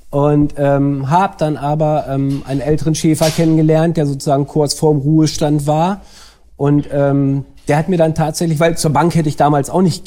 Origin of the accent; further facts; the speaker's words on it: Lower Saxony, Germany; Und ursprünglich kam ich aus dem Landkreis Gifhorn